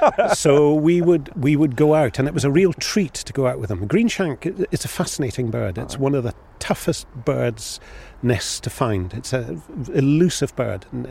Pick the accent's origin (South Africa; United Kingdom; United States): United Kingdom; Scotland; I was brought up in Sutherland.